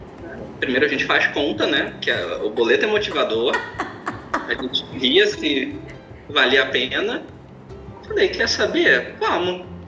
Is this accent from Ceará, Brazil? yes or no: no; Campos dos Goytacazes, Rio de Janeiro, Brazil; Na verdade, eu não sou carioca, né? Eu sou do interior do Rio de Janeiro. Na minha certidão, tá Campos dos Goytacazes.